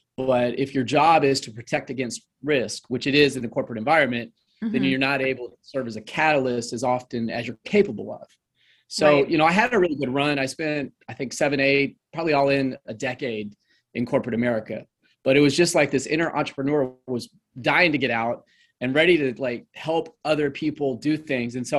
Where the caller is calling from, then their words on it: Houston, Texas, United States; Houston, Texas.